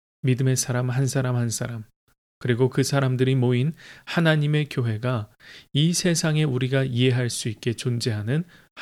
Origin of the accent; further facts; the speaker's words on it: South Korea; now in United States; 제가 사는 이 미국 땅에서 우리는 한국인으로서